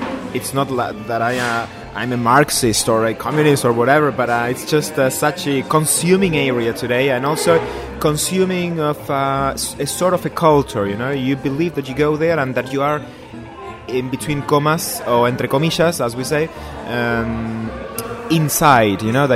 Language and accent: English; Buenos Aires, Argentina; I was born in Palermo neighborhood, in fact. I know the neighborhood very well from its very beginnings